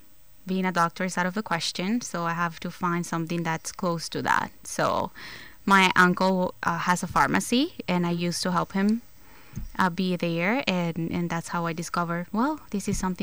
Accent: El Salvador; born or raised there

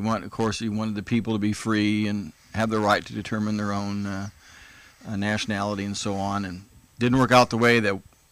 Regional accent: East St. Louis, Illinois, United States; Originally, East St. Louis, Illinois, born and raised in Southern Illinois, across from St. Louis. Big Cardinal fan, obviously.

